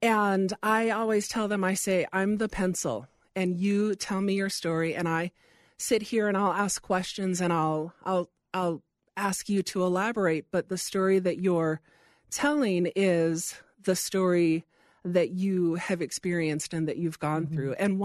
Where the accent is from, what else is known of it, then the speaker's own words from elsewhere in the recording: Hawaii, United States; now in Idaho, United States; and I'm from Hawaii, and now I live in Idaho.